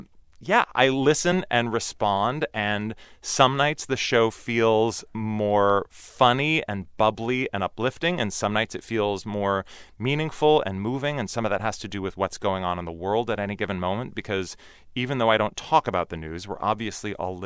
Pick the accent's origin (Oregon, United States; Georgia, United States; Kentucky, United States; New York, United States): Oregon, United States; Portland; I had been a fan of theirs because I grew up in Portland, Oregon, and they were this little local band that no one outside of Portland had heard